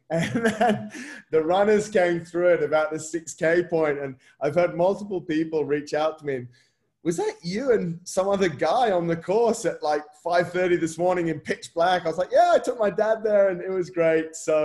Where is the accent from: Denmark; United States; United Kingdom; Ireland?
United Kingdom; England; I mean, being English, a lot of people would say you probably enjoyed the social afterwards